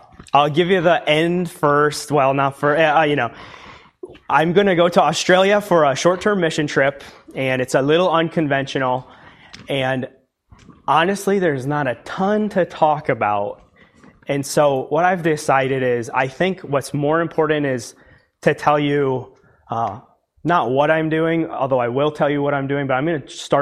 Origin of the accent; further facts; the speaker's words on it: New York, United States; If I said you guys must be from Seattle, you'd say, no, I'm not from Seattle. So I'm not from New York City. I'm from upstate New York.